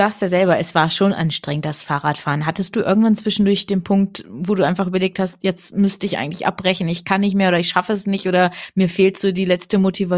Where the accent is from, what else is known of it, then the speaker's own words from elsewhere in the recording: Harz, Germany; ich bin im Harz groß geworden. Ach so, okay. Also ich bin nicht gebürtig aus dem Harz, aber viele, viele Jahre dort gelebt.